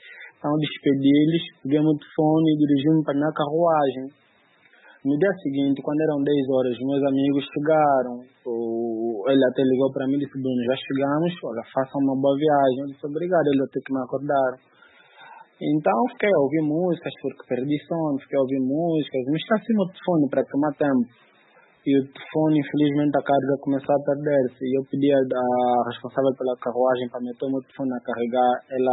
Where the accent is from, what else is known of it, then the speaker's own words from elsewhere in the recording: Angola; Eu disse que sou angolano.